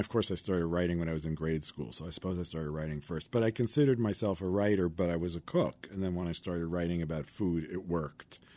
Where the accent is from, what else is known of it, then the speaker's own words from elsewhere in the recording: New York, United States; also born or lived in Massachusetts; I lived in New York. I grew up in New York. I was exposed to a lot of great food. And then I went to school in Massachusetts